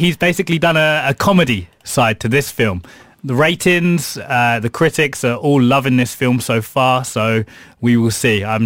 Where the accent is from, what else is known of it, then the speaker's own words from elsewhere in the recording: England, United Kingdom; My pronunciation as an Englishman is terrible.